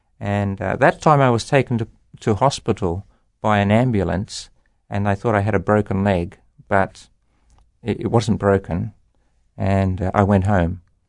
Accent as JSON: {"language": "English", "town": "Melbourne", "region": "Victoria", "country": "Australia", "tie": "born or raised there", "also_born_or_lived": "Sydney", "said": "I was born in Melbourne in Australia, and I grew up in Melbourne until I was 12 years old, and then we moved to Sydney with my family, and I went to high school in Sydney."}